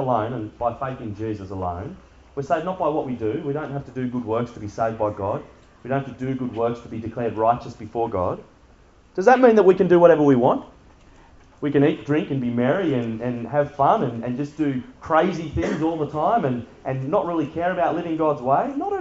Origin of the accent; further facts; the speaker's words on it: New Zealand; I come from New Zealand. I don't know where that came from.